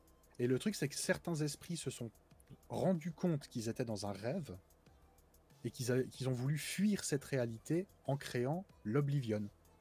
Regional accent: Switzerland; Je suis suisse.

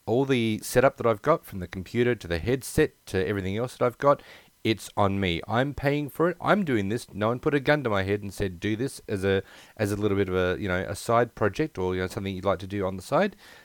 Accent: Australia; I live in Australia. I'm Australian, but try and beat us to the punch.

